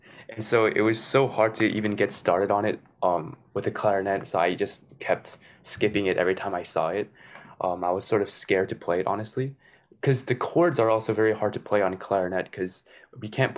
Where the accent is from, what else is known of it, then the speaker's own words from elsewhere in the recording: Hoffman Estates, Illinois, United States; Yeah, I grew up in Chicago at Hoffman Estates here.